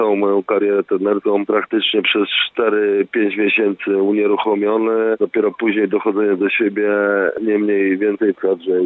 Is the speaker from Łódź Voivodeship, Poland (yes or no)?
yes; Łódź, Łódź Voivodeship, Poland; Oczywiście pochodzę z Łodzi, jestem rdzennym łodzianinem i tam właśnie zacząłem pierwsze kroki w dorosłej siatkówce